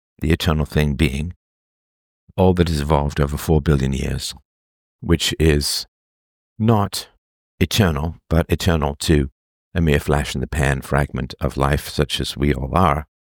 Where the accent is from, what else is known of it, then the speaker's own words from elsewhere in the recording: England, United Kingdom; certainly in the culture that I grew up in England